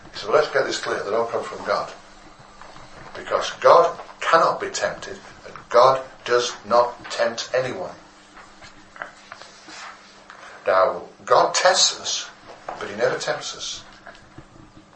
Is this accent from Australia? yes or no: no; England, United Kingdom; Lord, I'm English.